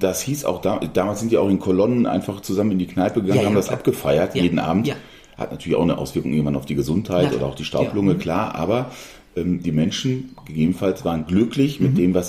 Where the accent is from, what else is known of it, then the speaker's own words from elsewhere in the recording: North Rhine-Westphalia, Germany; Ich bin auch ein Kind des Ruhrgebiets.